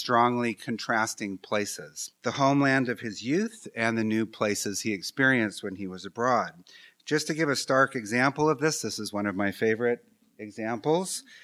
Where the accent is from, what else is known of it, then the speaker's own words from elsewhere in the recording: St. Paul, Minnesota, United States; I grew up in a suburb of St. Paul, so I come from Minnesota and I still have family here. So even though I've spent over my half of my life in California, I remember Minnesota very well.